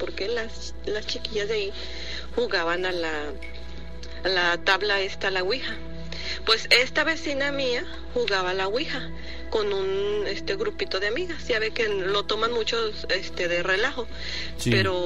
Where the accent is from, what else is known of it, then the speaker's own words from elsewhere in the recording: Petatlán, Guerrero, Mexico; en el pueblo donde yo soy de Guerrero, del municipio de Petatlán.